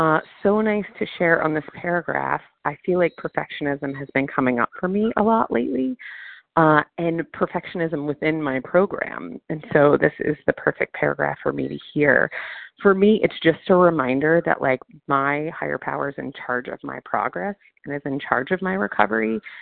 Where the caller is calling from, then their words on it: New Orleans, Louisiana, United States; I am calling from New Orleans